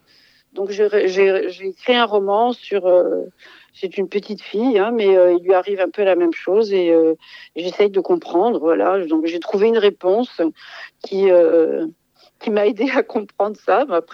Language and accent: French; Paris, Île-de-France, France; born there; now in Toulouse, France; moi, je suis née à Paris et voilà. Mais je suis venue pour des raisons personnelles à Toulouse.